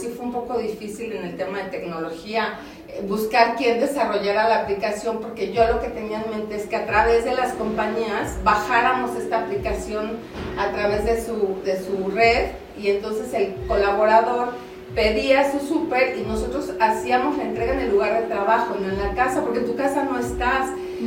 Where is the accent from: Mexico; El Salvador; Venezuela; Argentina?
Mexico; Comitán, Chiapas; Te quiero platicar que yo soy chiapaneca, ¿no? Soy orgullosamente comiteca, y en mi infancia siempre existió una bebida de cacao.